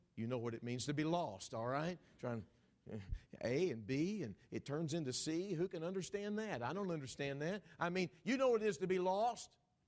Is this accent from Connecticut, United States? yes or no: no; Texas, United States; born there; And I'm a Texan by birth